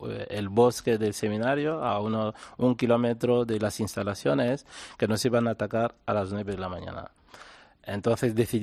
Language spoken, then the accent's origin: Spanish; DR Congo; first language Tshiluba; Spanish is a second language; doy también clase de Chiluba, que es mi lengua nativa